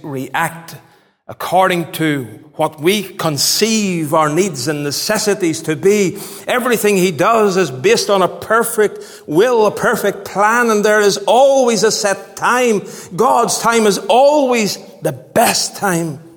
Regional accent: Northern Ireland, United Kingdom; I was brought up in County Fermanagh. And I learned this in County Fermanagh.

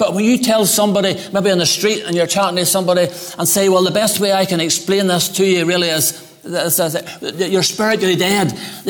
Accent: Ballymena, Northern Ireland, United Kingdom; Now, I'm from Ballymena. We do not spend money foolishly.

